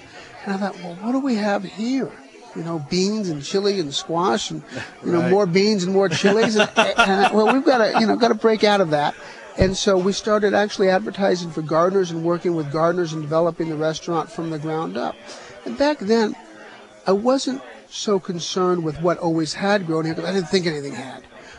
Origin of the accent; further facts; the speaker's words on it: California, United States; I'm from California. I've been cooking in California and Colorado and New Mexico